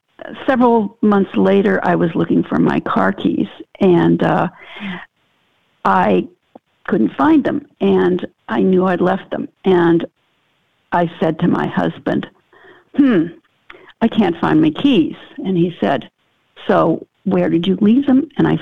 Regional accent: Seattle, Washington, United States; moved away as an adult; now in Boston, United States; First of all, I'm from Seattle. I grew up there and only moved to Boston after college. I was raised a Catholic

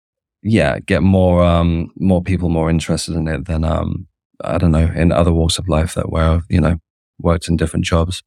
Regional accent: London, United Kingdom; accent: Cockney; sorry about my Cockney accent there.

